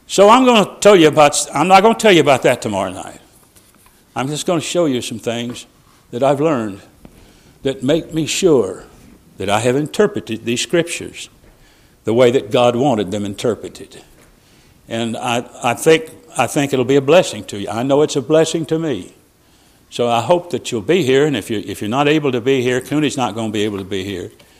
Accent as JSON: {"language": "English", "country": "United States", "said": "But I'm an American. And I'm an American before anything else."}